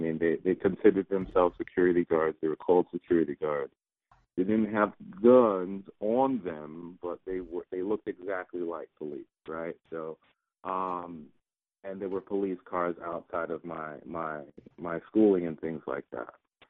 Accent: Brooklyn, New York, United States; I was born in Brooklyn, Flatbush, Brooklyn, to be exact. I went to Canarsie High School. It was a very militaristic experience being there.

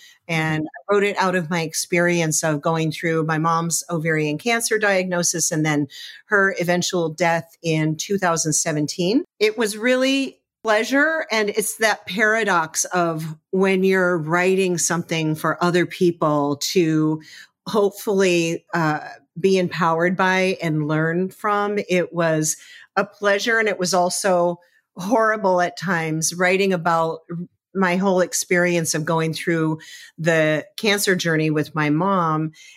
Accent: Detroit, Michigan, United States; born there; Well, I was born in Detroit, Michigan. I'm the oldest of five children

